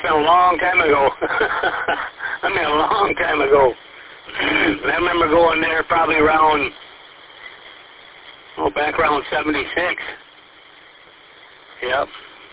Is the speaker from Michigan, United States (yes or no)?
yes; Clawson, Michigan, United States; now in Breckenridge, United States; I grew up in Detroit. I was born in Wayne County. And I grew up in Clawson, 14 mile in Crooks, down in Detroit area, and we moved up here in 73.